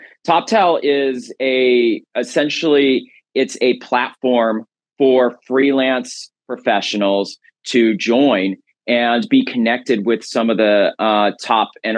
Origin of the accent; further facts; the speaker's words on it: Massachusetts, United States; And I also currently serve as a senior advisor to my home state in the US of Massachusetts